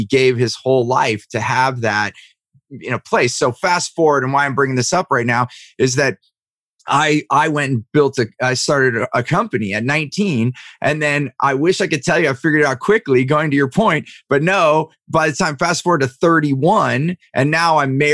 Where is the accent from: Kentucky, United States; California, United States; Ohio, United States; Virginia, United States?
California, United States; You know, I grew up in Silicon Valley